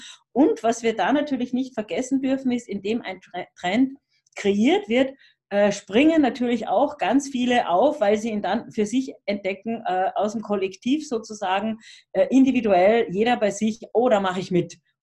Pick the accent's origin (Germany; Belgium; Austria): Austria; Also das fehlt bei uns in Österreich.